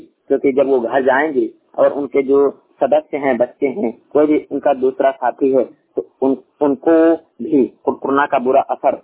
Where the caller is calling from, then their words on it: Banda, Uttar Pradesh, India; श्रमिक वाणी रिपोर्टर जिला बांदा उत्तर प्रदेश से।